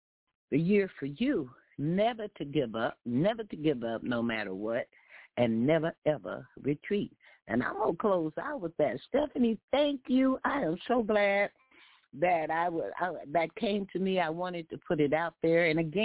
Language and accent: English; Texas, United States; you know, as a Texan, when you drive into Texas, cross that state line, it's a sign there and it says, don't mess with Texas, okay?